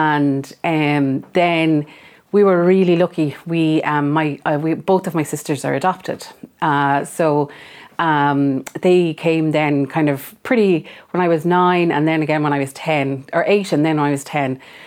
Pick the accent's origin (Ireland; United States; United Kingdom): Ireland; Tramore, Munster; the road that I grew up on in Tramore, loads of families of children.